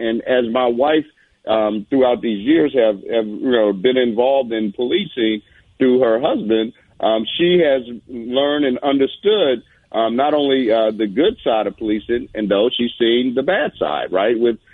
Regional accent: the South, United States; I grew up in the South, but again, it doesn't really matter.

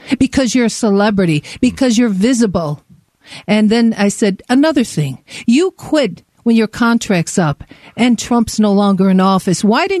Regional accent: Italy; now in United States; I went through poverty when we came from Italy, and I have had struggles in my business

